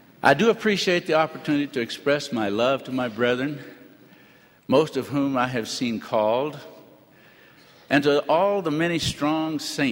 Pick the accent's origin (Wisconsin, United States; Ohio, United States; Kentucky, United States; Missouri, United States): Missouri, United States; I was born and reared in Missouri, where much of the early history of this church took place